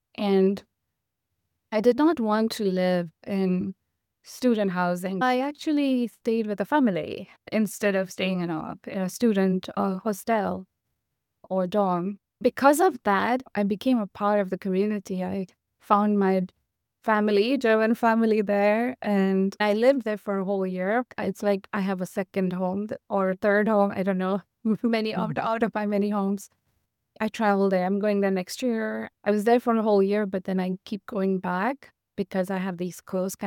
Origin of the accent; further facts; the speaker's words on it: Mumbai, Maharashtra, India; I grew up in Mumbai, and Mumbai is another city that sticks out of the ocean and has water around and has mountains on one side and water on the other.